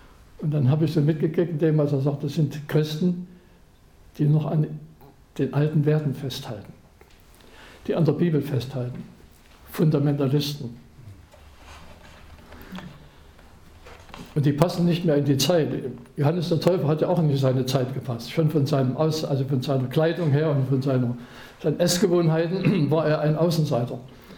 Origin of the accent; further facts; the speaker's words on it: Chemnitz, Saxony, Germany; In Sachsen gab es einen Jugendwart am Rande meiner Heimatstadt Chemnitz.